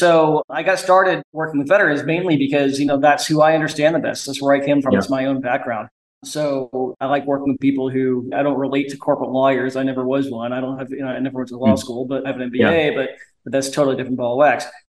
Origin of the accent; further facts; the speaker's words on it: Tulsa, Oklahoma, United States; I grew up in Tulsa and went to University of Oklahoma.